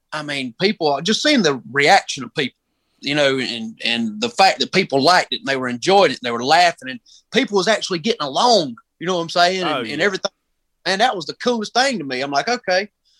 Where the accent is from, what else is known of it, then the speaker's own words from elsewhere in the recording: Union, South Carolina, United States; I'm from Union, South Carolina.